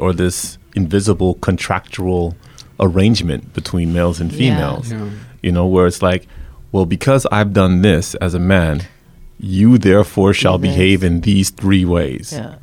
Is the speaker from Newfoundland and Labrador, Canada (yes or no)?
no; Toronto, Ontario, Canada; if you're a black guy growing up in Toronto, you know that I go to a club, might get shot